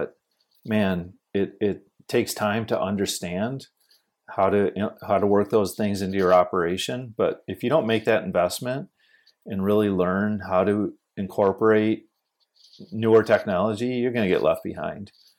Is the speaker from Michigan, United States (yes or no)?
yes; Grand Rapids, Michigan, United States; I grew up here in Grand Rapids. We average 75 inches of snow.